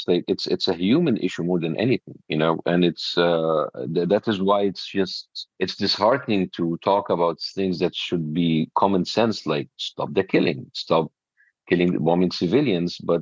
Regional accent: United States; So as an American Jewish person, now I have to choose between my loyalty to Israel and my loyalty to my home, my home country, America.

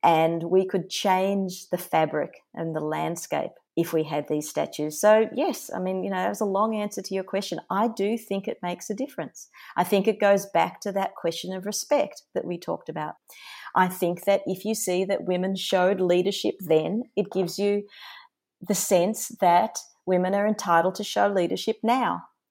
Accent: Melbourne, Victoria, Australia; I can imagine doing this in my hometown of Melbourne

